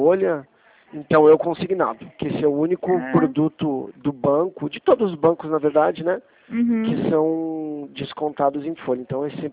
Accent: Porto Alegre, Rio Grande do Sul, Brazil; also born or lived in Florianópolis; Eu sou de Porto Alegre, mas eu morei em Floripa.

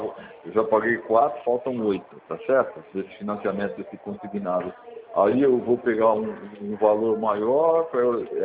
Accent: Santos, São Paulo, Brazil; Eu não sou mineiro de nascimento, eu sou santista

